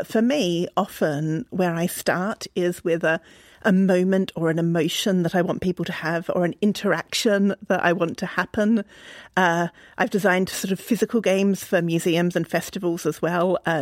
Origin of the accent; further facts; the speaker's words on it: Australia; now in United States; because I grew up in Australia and we don't really have attics there